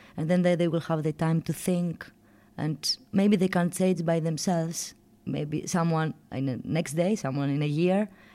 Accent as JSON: {"language": "English", "town": "Athens", "region": "Attica", "country": "Greece", "second_language": "English", "said": "I'm from Athens, Greece."}